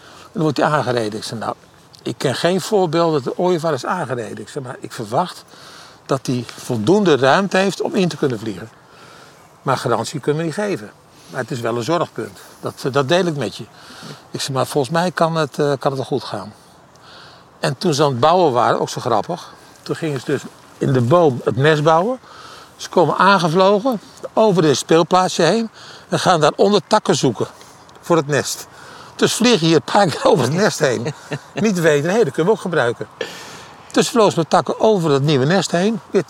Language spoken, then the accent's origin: Dutch; Driebergen, Utrecht, Netherlands; Ik kom uit Driebergen, woon tegen het bos.